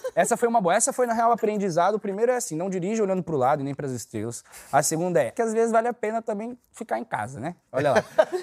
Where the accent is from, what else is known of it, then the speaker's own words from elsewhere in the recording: São Paulo, Brazil; Eu fui nascido, criado em São Paulo com a minha mãe, né?